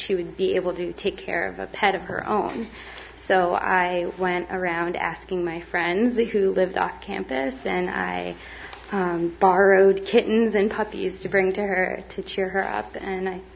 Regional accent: Northampton, Massachusetts, United States; I'm from Northampton, Massachusetts.

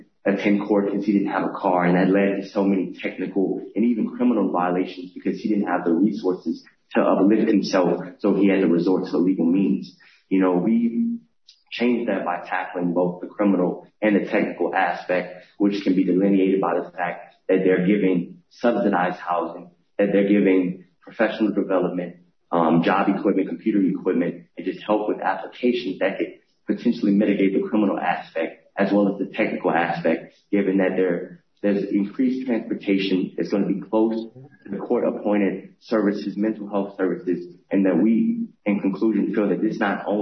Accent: Louisiana, United States; I mentioned that I'm from Louisiana.

